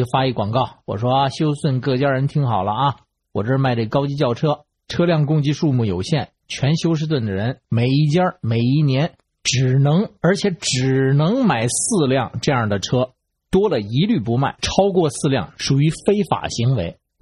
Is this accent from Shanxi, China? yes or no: no; Beijing, China; 我是北京的